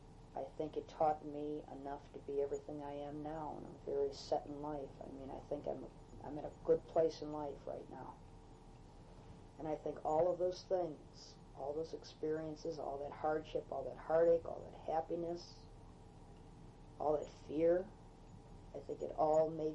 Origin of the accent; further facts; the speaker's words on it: Buffalo, New York, United States; they knew I came from Buffalo.